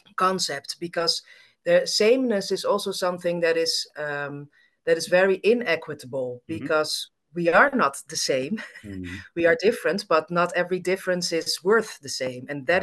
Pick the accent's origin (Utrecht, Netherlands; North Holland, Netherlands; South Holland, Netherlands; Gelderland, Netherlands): North Holland, Netherlands; Amsterdam; So I grew up actually in the Netherlands, in Amsterdam. I grew up in a bicultural family. My mother is Dutch and my father is Greek. Mm-hmm. And my father migrated to the Netherlands and then met my mother.